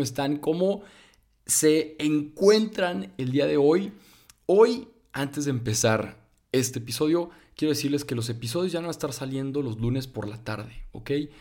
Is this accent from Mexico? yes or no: yes; Torreón, Coahuila, Mexico; estaba toda la inseguridad aquí en Torreón, en mi ciudad natal